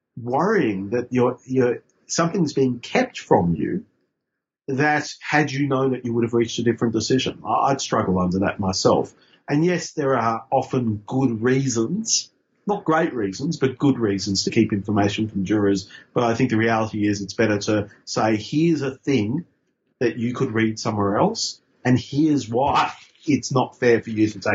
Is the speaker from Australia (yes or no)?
yes; Queensland, Australia; because I grew up in Queensland under Joe Bjelke-Petersen.